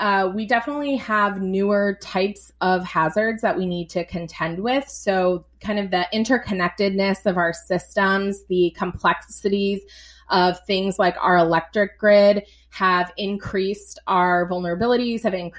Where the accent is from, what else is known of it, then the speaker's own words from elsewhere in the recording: New England, United States; I grew up in New England, and we just never had a disaster that size.